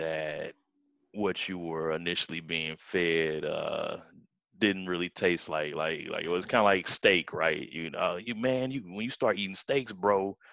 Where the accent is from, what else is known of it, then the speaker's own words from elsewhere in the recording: Florissant, Missouri, United States; because at the time I grew up in Florissant, it was probably about 50-50 where I was at.